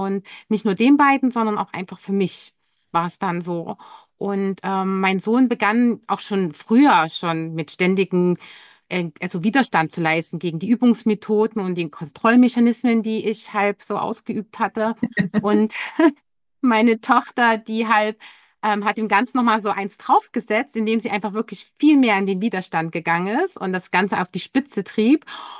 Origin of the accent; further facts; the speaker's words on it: Altenburg, Thuringia, Germany; now in Munich, Germany; ich komme ja ursprünglich aus Altenburg in Thüringen, wohne aber mit meinem Mann und meinen zwei Kindern schon seit 12 Jahren in München im Stadtteil Solln.